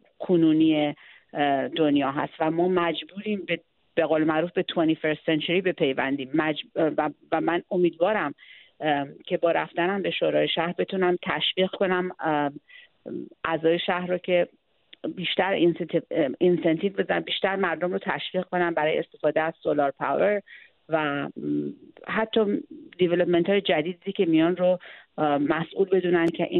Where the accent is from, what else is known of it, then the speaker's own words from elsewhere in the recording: Iran; now in United States; حالا هم هنوز با افتخار میگم ایرانیم و این اسم کوتاه رو در ایران به من دادن،